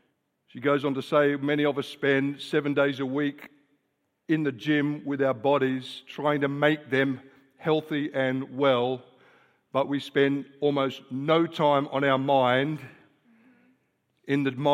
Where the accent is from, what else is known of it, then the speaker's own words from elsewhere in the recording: Australia; That's even hard to say as an Australian, let alone as an English person, trust me.